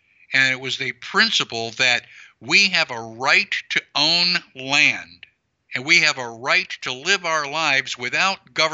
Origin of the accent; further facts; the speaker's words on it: Texas, United States; I come from Texas, and to us, the Alamo is not just a monument to go and visit.